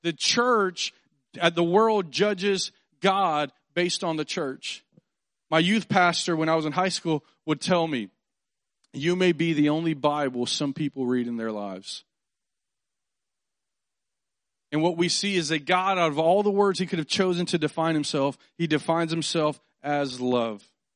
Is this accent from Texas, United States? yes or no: yes; Houston, Texas, United States; Growing up, I didn't grow up too far away from here. I grew up in the Scarsdale, Sagemont area.